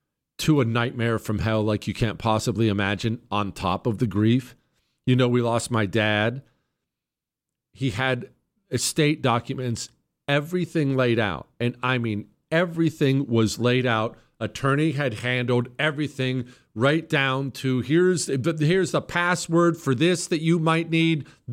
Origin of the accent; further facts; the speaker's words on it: Ohio, United States; born there; I was born in Ohio. My entire extended family is in Ohio on both sides, my wife's side and my side.